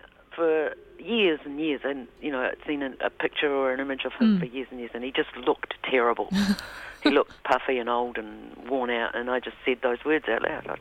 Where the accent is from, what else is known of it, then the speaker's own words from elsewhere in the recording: Wellington, New Zealand; It was shot in Wellington, you know, which my hometown.